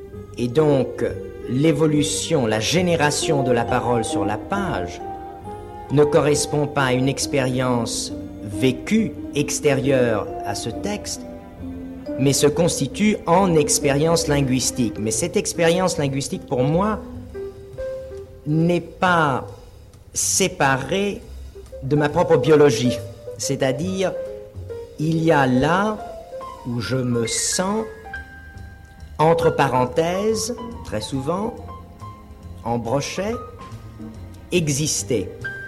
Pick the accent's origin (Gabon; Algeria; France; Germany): France; Paris, Île-de-France; born there; dans mon cas, le français, bien qu'il y a bien longtemps. Je suis né à Paris en 1932.